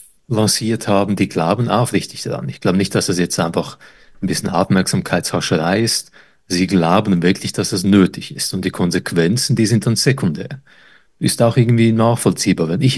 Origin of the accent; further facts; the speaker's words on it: Croatia; now in Switzerland; Vor einigen Wochen bin ich in meine alte Heimat Kroatien geflogen.